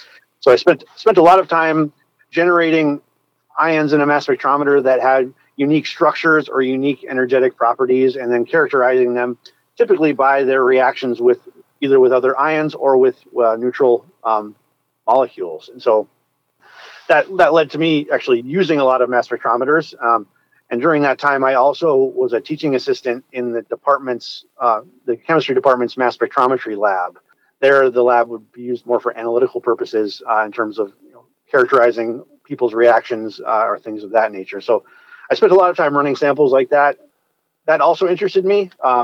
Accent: Virginia, Minnesota, United States; I grew up on the Iron Range of Minnesota. The town where I went to high school was Virginia, Minnesota. So basically right smack dab in the middle of the Iron Range.

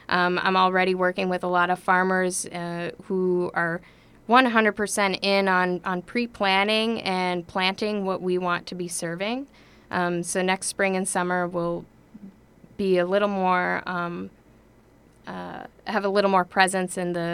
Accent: Minnesota, United States; now in Two Harbors, United States; So I'm from the Iron Range, from outside of Grand Rapids. I finished up school at UMD and started making my way up the shore. Found myself in Two Harbors for the past 6 years now. And I'm in the process of relocating to Finland.

